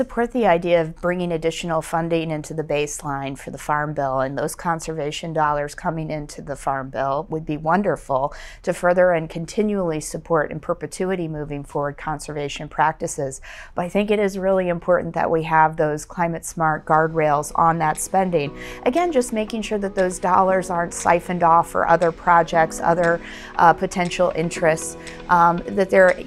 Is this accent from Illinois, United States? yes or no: yes; Illinois, United States; and I look at my home state of Illinois and recognize that agriculture is our number one economic driver.